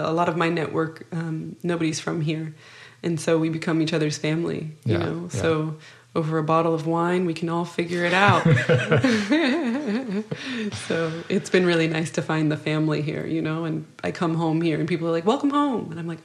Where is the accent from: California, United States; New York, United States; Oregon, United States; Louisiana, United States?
California, United States; coming from an individualized culture, such as Californian suburbs, where you just hop in your car and go about your day